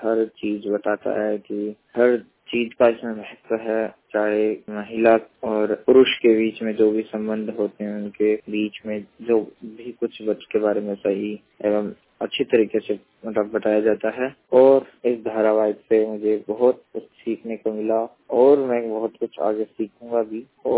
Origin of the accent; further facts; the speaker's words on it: Jaipur, Rajasthan, India; मैं एक दृष्टिहीन छात्र हूं और मैं राजस्थान जयपुर का रहने वाला हूं।